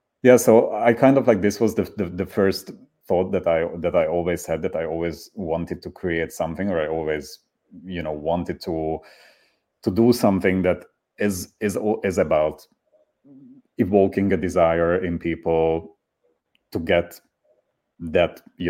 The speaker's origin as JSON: {"language": "English", "region": "Budapest", "country": "Hungary", "tie": "born or raised there", "second_language": "English", "said": "And I grew up in Budapest, which is a city in Hungary with a very captivating architecture."}